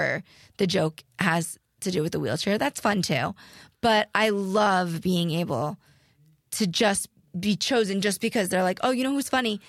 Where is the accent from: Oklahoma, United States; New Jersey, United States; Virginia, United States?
New Jersey, United States; And, you know, yeah, I am from New Jersey, and I am Italian, and I am in a wheelchair.